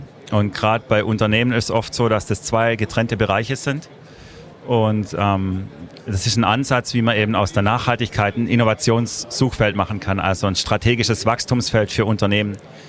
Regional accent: Baden-Württemberg, Germany; ich komme aus dem Schwarzwald. Bin heute Morgen 3 Stunden angereist

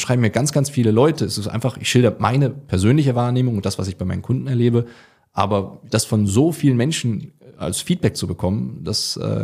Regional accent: Switzerland; also born or lived in Germany; ich komme ganz ursprünglich aus Deutschland, bin in Deutschland geboren, bin jetzt aber schon seit ich 12 oder 13 Jahre alt bin, eigentlich permanent in der Schweiz.

